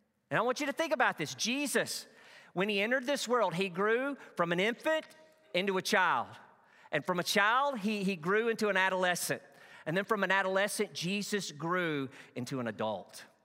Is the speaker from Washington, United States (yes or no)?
no; Arkansas, United States; I grew up in Northeast Arkansas. Out in the country, cotton fields all around our plot of land.